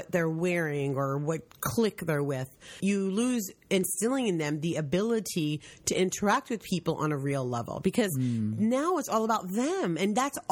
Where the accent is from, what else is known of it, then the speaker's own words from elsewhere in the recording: Brooklyn, New York, United States; I grew up in Brooklyn, not just in Brooklyn, but in Flatbush, Brooklyn, and it's like super black, lots of different nationalities there